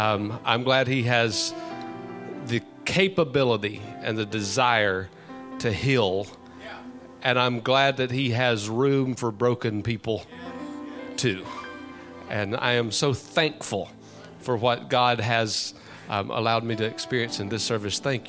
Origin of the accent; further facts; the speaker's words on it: Louisiana, United States; I was raised in Louisiana